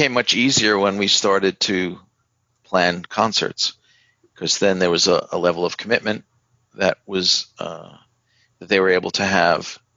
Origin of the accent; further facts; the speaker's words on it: New York, United States; I grew up in New York